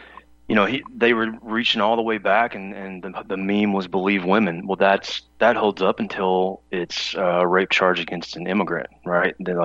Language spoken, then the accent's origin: English; Mayfield, Kentucky, United States; born there; I know a situation in my small town where I was born in Mayfield, Kentucky.